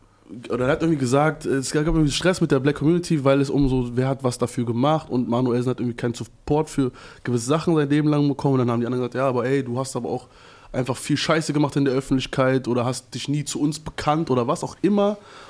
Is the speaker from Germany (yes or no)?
yes; East Germany, Germany; Ich komme aus dem Osten und ich kenne diesen Diskurs schon mein ganzes Leben lang